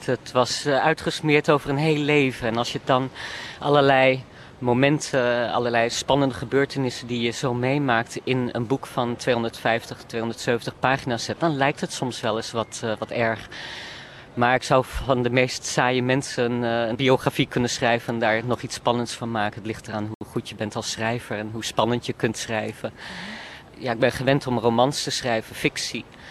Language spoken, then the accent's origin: Dutch; Netherlands; wat we gewoon als Nederlander hebben